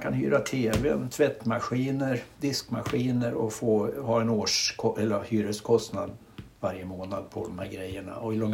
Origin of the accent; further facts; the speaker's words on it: Västerås, Västmanland County, Sweden; Som du vet så vi är ju ur västeråsare, mormor och jag.